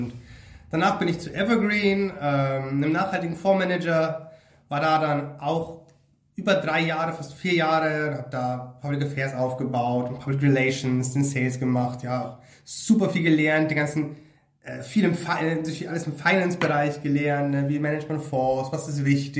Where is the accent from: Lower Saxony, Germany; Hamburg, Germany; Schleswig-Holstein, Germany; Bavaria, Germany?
Bavaria, Germany; also born or lived in Nuremberg; now in Leipzig, Germany; ich bin in der Oberpfalz aufgewachsen, tiefstes Bayern. Und bin dann über Franken, also über die Frankenmetropole Nürnberg, wo ich meinen Bachelor gemacht habe, in schöne Leipzig gekommen. Auch wenn ich in Halle dann studiere, aber ich will nicht mehr weg.